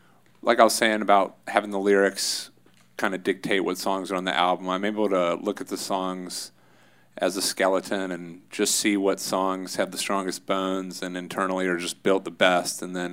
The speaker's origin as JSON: {"language": "English", "town": "Atlanta", "region": "Georgia", "country": "United States", "tie": "born or raised there", "also_born_or_lived": "Athens", "lives_now": "Nashville, United States", "said": "we grew up together in Atlanta and then both went to University of Georgia, lived in Athens for 10 years"}